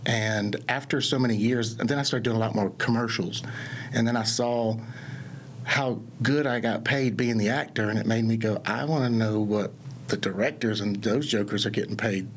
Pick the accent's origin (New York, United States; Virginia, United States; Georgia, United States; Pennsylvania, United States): Georgia, United States; Augusta; Augusta, Georgia.